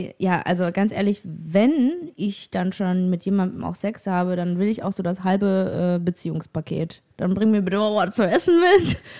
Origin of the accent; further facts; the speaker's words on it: Germany; Keine Ahnung, ich komme aus Deutschland.